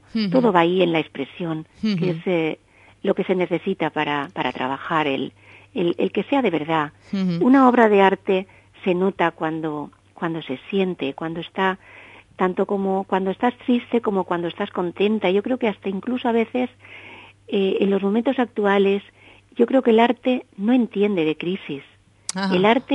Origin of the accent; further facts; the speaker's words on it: Barcelona, Catalonia, Spain; born there; now in Santa Pola, Spain; Yo nací en Barcelona, pero vivo aquí, en Santa Pola, pero estoy muy vinculada a Elche y Alicante, y siempre digo que voy con el triángulo.